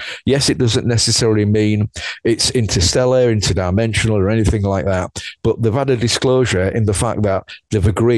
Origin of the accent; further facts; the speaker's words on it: England, United Kingdom; I'm English, we pronounce it Kane, I'm afraid.